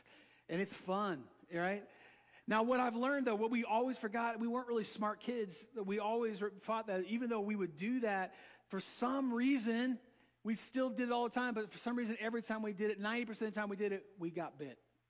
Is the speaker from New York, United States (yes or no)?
no; Florida, United States; I grew up in Florida, and I've probably shared this before, but my brothers and I, we love these things.